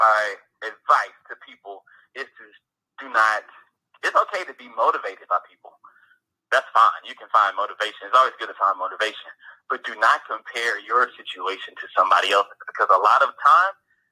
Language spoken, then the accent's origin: English; Port Arthur, Texas, United States; also born or lived in Houston; yeah, and I moved to Houston when I was like 11 years old. But I'm from Port Arthur, the land of the trill.